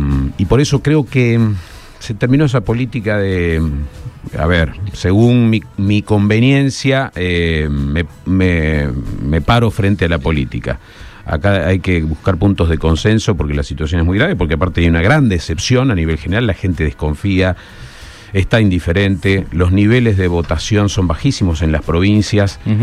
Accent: Rosario, Santa Fe, Argentina; yo soy rosarino y lo vivo con mucha pasión.

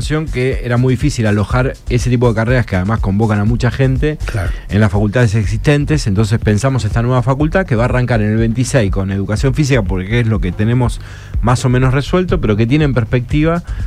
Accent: San Jorge, Santa Fe, Argentina; now in Rosario, Argentina; Bueno, yo vine de San Jorge, no tenía pensado quedarme a priori en Rosario. Y después hice toda mi vida acá.

